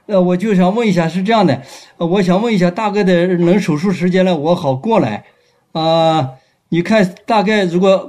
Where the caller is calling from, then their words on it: Sichuan, China; 我是四川省委政法委啊文文办的副主任，我是从四川打过来